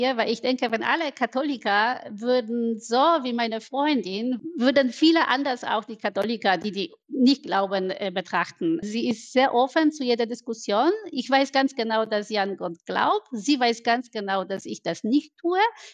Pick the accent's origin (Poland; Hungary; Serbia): Poland; German is a second language; moved away as an adult; now in Germany; Für mich als Polin, die man 30 Jahre eingeredet hat, man muss mitmachen und alle machen mit und alle glauben mit, war ja eine tolle Entdeckung.